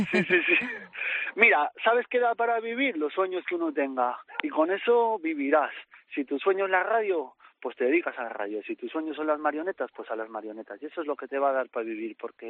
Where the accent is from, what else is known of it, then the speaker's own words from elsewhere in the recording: Castellón de la Plana, Valencian Community, Spain; No soy de Olva. Bueno, ahora ya sí, mis hijos nacieron allí, llevamos muchos años. Somos de Castelló de la Plana.